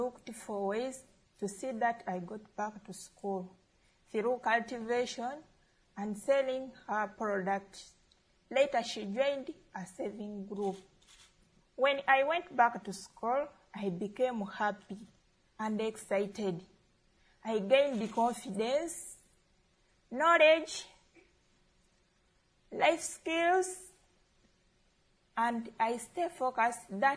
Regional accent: Eastern Region, Uganda; I come from Uganda in Africa. I'm 17 years old. I have three brothers and four sisters. I'm the last born. I go to Kasoro Hillside College, Barawol, Kamuli District in Uganda.

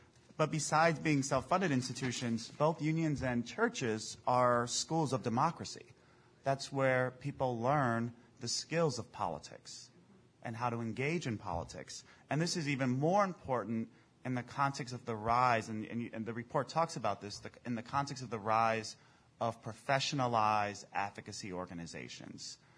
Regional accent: Chicago, Illinois, United States; And being a Chicagoan, I can't help but point out that Saul Alinsky

